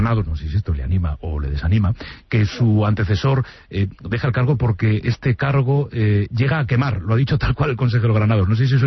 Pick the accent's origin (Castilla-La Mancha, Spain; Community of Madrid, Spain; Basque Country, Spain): Community of Madrid, Spain; como madrileños, ciudadanos madrileños, debemos tener en cuenta